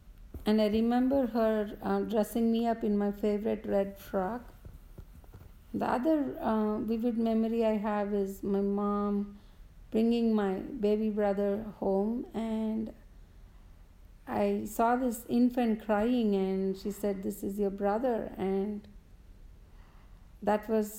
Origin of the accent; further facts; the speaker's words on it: India; I grew up in India, and my childhood was a lot of fun. We traveled a lot. Went to schools in different states with different languages